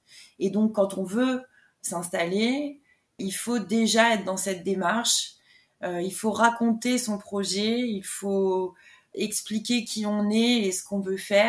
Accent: Île-de-France, France; comme je suis originaire du Val d'Oise et que je ne voulais pas déménager pour m'installer, j'ai vraiment cherché autour de chez moi

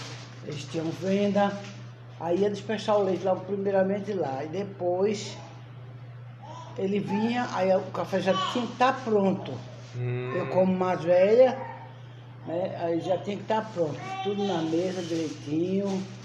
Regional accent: Pernambuco, Brazil; born or raised there

